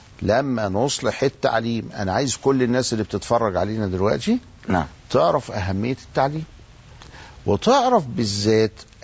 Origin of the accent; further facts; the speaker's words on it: Egypt; يا جماعة إحنا مصريين ودلوقتي في عصر جديد